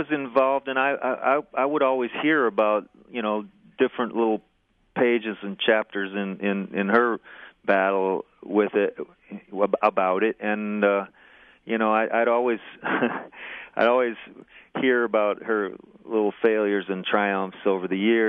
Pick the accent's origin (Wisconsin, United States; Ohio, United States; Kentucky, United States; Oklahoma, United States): Wisconsin, United States; Green Bay; I grew up in Green Bay. We used to do vacations up in Door County